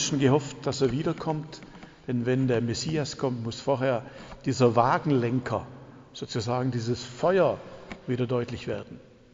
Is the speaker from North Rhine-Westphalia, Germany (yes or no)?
no; Baden-Württemberg, Germany; Als Schwabe sind wir ja ein bisschen diskret.